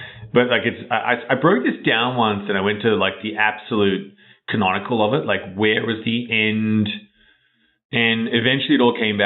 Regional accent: Australia; Well, I grew up in Australia, which is a long way away.

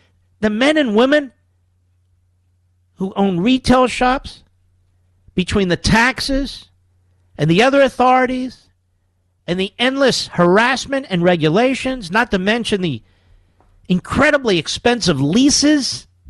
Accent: Philadelphia, Pennsylvania, United States; I say that as a Philadelphian.

